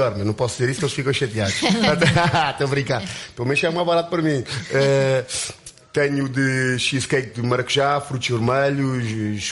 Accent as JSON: {"language": "Portuguese", "country": "Portugal", "said": "porque eu sou português"}